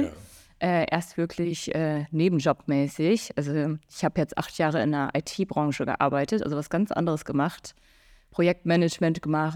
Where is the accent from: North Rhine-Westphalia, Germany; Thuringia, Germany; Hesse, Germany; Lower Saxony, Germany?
Lower Saxony, Germany; Osnabrück; now in Fehmarn, Germany; Ich komme wirklich eigentlich aus Osnabrück. Wir sind dann vor, Gott, wann war es, 2020, genau zu Corona-Beginn, sind wir nach Fehmarn gezogen, also mal aus Osnabrück raus